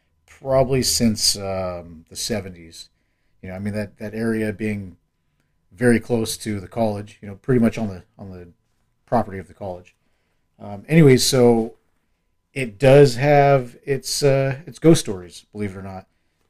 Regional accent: Long Beach, California, United States; any haunted locations around my hometown of Long Beach.

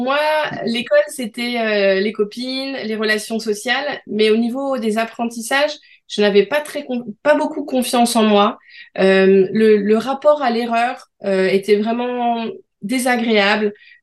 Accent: France; je suis française

